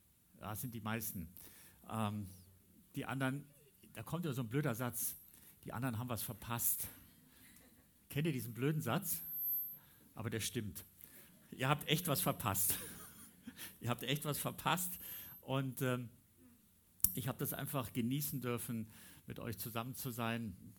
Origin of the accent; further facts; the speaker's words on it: North Rhine-Westphalia, Germany; Ich bin auf dem Land groß geworden, in der Nähe von Bonn, also eigentlich in der Nähe von Köln, aber wir sind in die Gemeinde in Bonn gegangen.